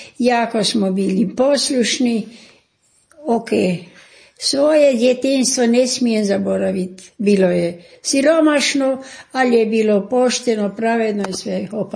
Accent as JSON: {"language": "Croatian", "town": "Gola", "region": "Koprivnica-Križevci County", "country": "Croatia", "tie": "born there", "said": "u Goli sam rođena, sad sam 98 godina stara"}